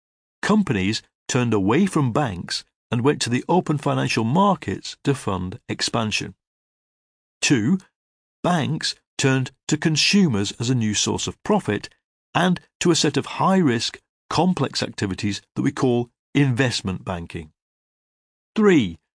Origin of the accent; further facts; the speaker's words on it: Leigh, North West England, United Kingdom; I remember the main street of my hometown, Lee, in northwest England, in the 1970s, thronged on Saturday mornings with prosperous working-class families.